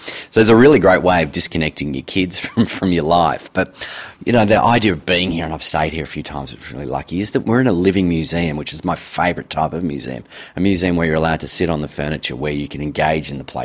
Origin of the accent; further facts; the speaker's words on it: Mount Eliza, Victoria, Australia; being a kid of the suburbs, where I grew up in Mount Eliza